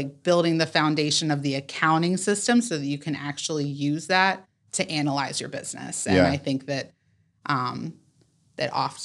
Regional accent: Raleigh, North Carolina, United States; I grew up in Raleigh for a long time, went away for a while, and have been back for about 4 years.

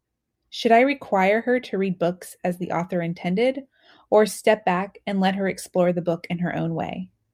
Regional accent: Tallahassee, Florida, United States; I'm from Tallahassee, Florida.

